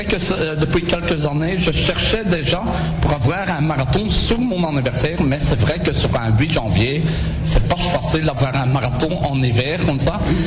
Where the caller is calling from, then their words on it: Belgium; je suis venu aujourd'hui spécialement de Belgique